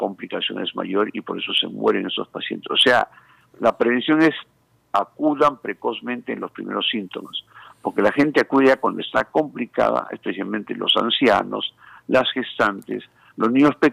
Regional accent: San Marcos, Ancash, Peru; En mi tierra, yo soy de San Marcos, Guaria, Antamina

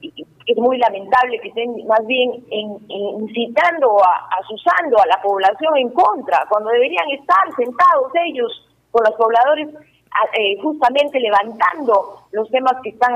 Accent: Arequipa, Peru; tenemos la obligación como arequipeños de apoyarlo

